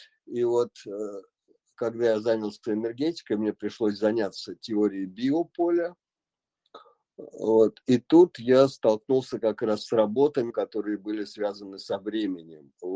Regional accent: Leningrad, Saint Petersburg, Russia; я родом с Ленинграда

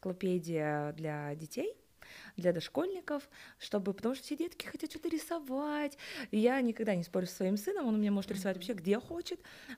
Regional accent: Chelyabinsk Oblast, Russia; born there; я родилась сама в Челябинской области, муж мой из Свердловской области, и там у нас живут все наши родственники.

